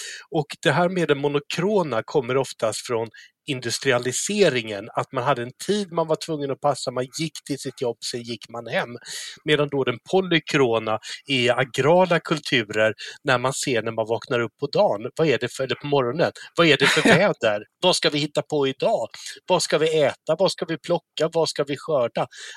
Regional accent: Gothenburg, Västra Götaland County, Sweden; jag växte upp i Göteborg

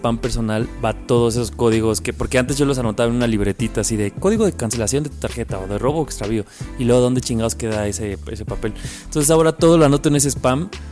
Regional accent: Colima, Mexico

